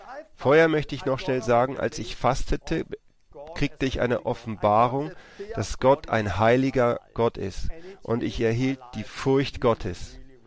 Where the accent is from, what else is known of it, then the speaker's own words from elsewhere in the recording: Denmark; first language Danish; German is a second language; Also ich bin jetzt aus Dänemark und ich spreche Dänisch. Und weil ich Dänisch spreche, bin ich nicht gewohnt, diese Worte zu gebrauchen.